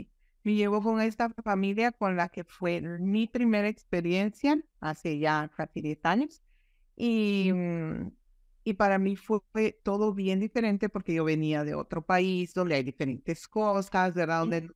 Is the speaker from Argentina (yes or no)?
no; Guatemala; moved away as an adult; desde la primera vez que empecé a trabajar, yo vine de Guatemala. En Guatemala siempre me han interesado los niños